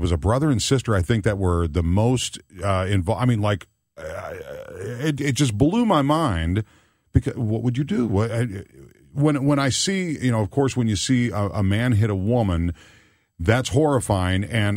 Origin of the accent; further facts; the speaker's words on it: Minnesota, United States; And I grew up in Minnesota, so I knew where that was.